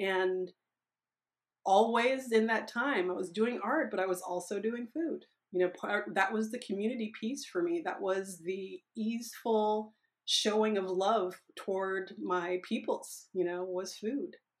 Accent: Kansas, United States; I am a Midwesterner. I am from the prairies of Kansas, and that's so much a part of my food story and my food journey.

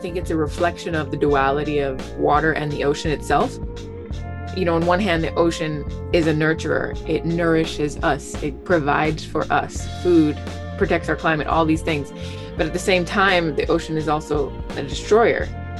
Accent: Miami, Florida, United States; I fell in love with nature and specifically the ocean as a child growing up in Miami.

